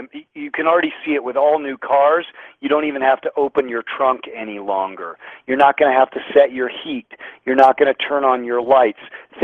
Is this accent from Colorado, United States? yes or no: yes; Colorado, United States; now in Bay Area, United States; I live in the Bay Area, Gino, but I grew up in Colorado.